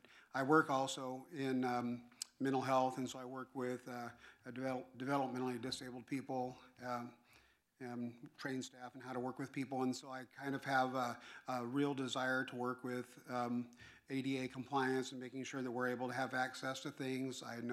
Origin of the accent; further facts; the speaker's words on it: Portland, Oregon, United States; born there; also born or lived in Keizer; And I was born in Portland, Oregon in 1962 to a military man.